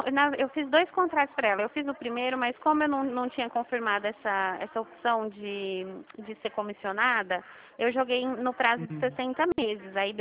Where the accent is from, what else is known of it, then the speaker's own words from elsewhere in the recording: Rio de Janeiro, Brazil; Eu sou do Rio, Dani.